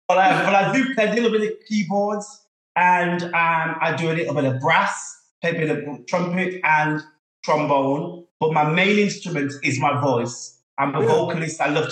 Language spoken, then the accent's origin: English; England, United Kingdom; Well, if you haven't worked it out by now, I'm from UK, England.